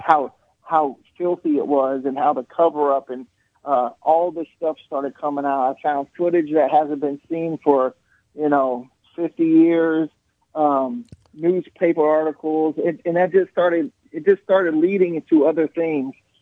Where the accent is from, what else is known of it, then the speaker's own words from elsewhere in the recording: United States; So, you know, as an American, that I would felt it was my duty.